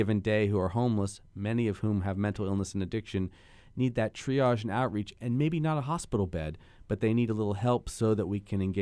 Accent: Hawaii, United States; of course I'm from Big Island with you

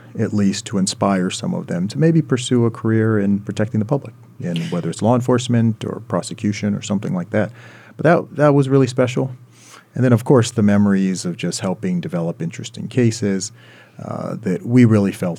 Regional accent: Hawaii, United States; I mean, I grew up in Hawaii, which is well known, graduated from Mulani High School.

